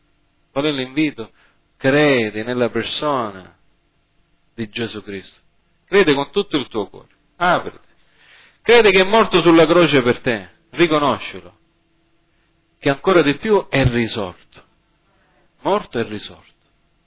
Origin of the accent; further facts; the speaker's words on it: United States; now in Italy; Io non ho una grande memoria. Io sono cresciuto in America, lì non ci facevano memorizzare le poesie come qua in Italia.